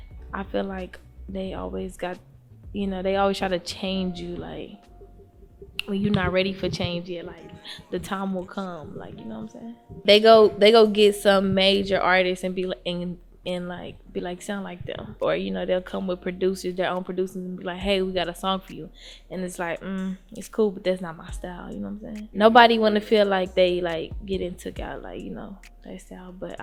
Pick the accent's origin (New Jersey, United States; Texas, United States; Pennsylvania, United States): Texas, United States; Dallas; also born or lived in Atlanta; now in California, United States; I'm from Dallas, Texas, born and raised. I'm from the north side. So I'm from North Dallas, yeah. I live in California.